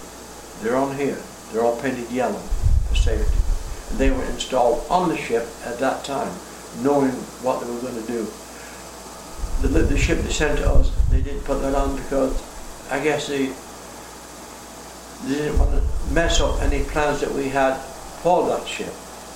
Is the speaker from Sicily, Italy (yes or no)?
no; Naples, Campania, Italy; now in Baltimore, United States; We came from Naples.